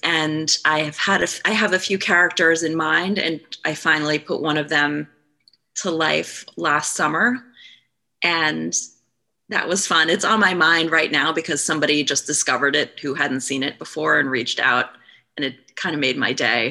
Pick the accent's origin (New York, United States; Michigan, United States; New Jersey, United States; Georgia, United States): New York, United States; I come from New York. And I live in New York